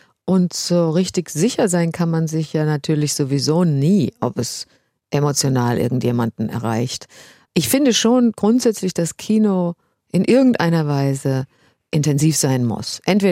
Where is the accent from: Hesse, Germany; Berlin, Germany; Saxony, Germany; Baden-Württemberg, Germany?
Hesse, Germany; Bad Nauheim; wir sind ja in Bad Nauheim aufgewachsen, in der Kleinstadt bei Frankfurt